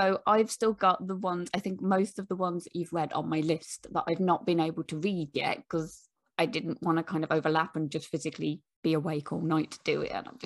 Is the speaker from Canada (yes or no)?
no; Midlands, United Kingdom; But I'm going for Craig because Midlands, and that's what we do.